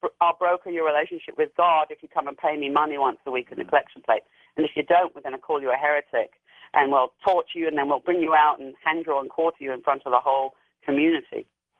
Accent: United Kingdom; accent: British; you can tell from my accent that I'm from Britain, and I was educated there.

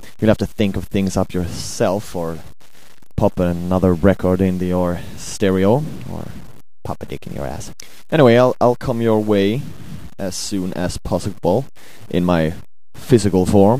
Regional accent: Sweden; accent: Swedish; English is a second language; my lovely Swedish accent doesn't make it easier for you to understand it.

